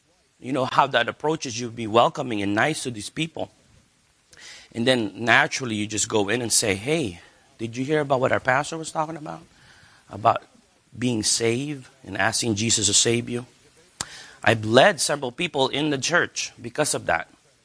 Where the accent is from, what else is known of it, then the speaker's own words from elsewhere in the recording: India; English is a second language; Hey, I am from India. No offense to those Indian brothers.